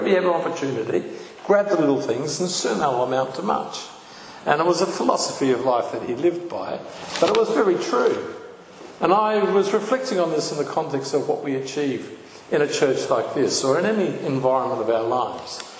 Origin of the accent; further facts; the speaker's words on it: Australia; they were fascinated by my accent, of course. And where do you come from? Australia.